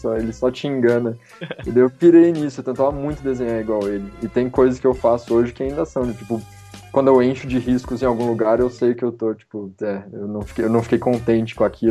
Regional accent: São José dos Campos, São Paulo, Brazil; now in São Paulo, Brazil; Mas eu sou de São José dos Campos, eu vim para São Paulo para fazer faculdade

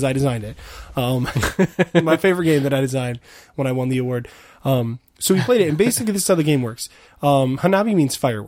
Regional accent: United States; I'm an American. I live in America, so I say Spiel des Jahres.

